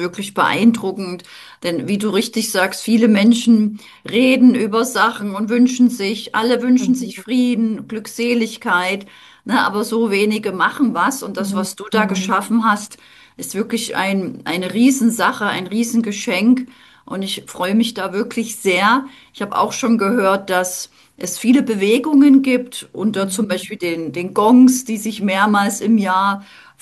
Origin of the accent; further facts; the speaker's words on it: East Germany, Germany; ich bin ja in der DDR aufgewachsen